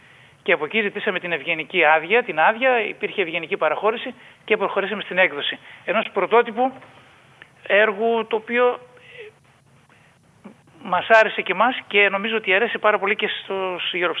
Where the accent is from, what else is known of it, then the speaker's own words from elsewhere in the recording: Eastern Macedonia and Thrace, Greece; Οι περισσότεροι από τους Αλεξανδροπολίτες από εκεί καταγόμαστε, από την Ανατολική Θράκη.